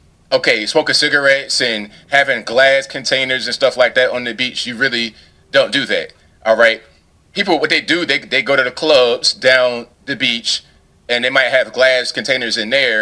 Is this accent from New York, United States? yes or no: no; Portsmouth, Virginia, United States; I grew up on the beach and I'm from Virginia, that area. For the majority of my life, I lived in a place called Portsmouth, Virginia, which is right there, right down the street from the beach.